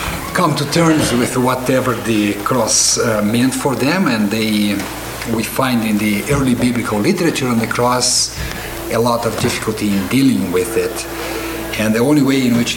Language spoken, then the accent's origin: English; Brazil; English is a second language; now in Chicago, United States; I come from Brazil, and I have been teaching for the last 3 years in Chicago at the Lutheran School of Theology there.